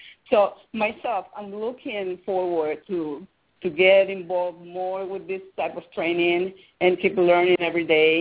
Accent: Peru; moved away; Coming from Peru, I was born in Peru, but I've been living here for many years.

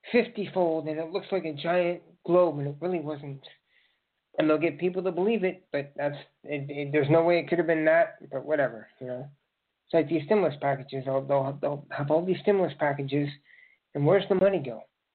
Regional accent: United States; born there; I have ancestry in other countries, but I'm an American because I was born here.

